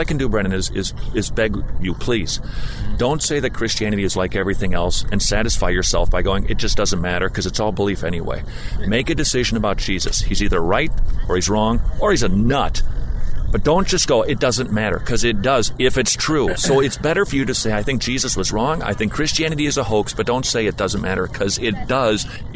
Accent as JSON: {"language": "English", "town": "St. Paul", "region": "Minnesota", "country": "United States", "tie": "born or raised there", "said": "I grew up in St. Paul, Minnesota, all right?"}